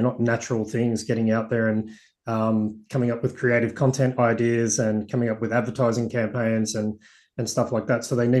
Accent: Sydney, New South Wales, Australia; I'm from Sydney, so. You know, cold to us is when it drops below, 27 degrees Celsius.

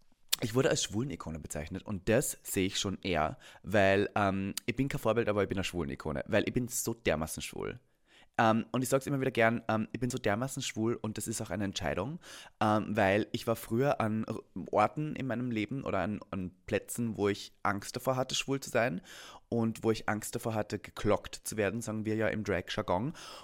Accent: Berlin, Germany; Also ich bin groß geworden in Berlin als queere Person

